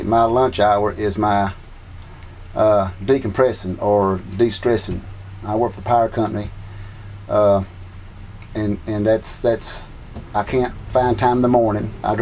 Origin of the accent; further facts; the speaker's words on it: Jackson, Tennessee, United States; I am from Jackson, Tennessee.